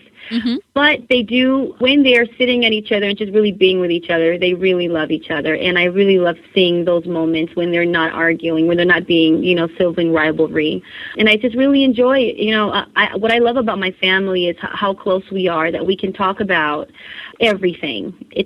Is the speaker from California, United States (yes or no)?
yes; California, United States; I was born and raised in California.